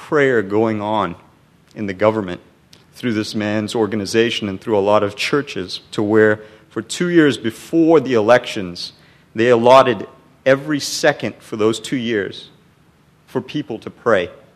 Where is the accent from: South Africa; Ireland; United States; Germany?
South Africa; I'm from South Africa and grew up in apartheid and in an environment where, you know, we weren't allowed to be in white beaches or white buses, etc., and separate. So we grew up in that.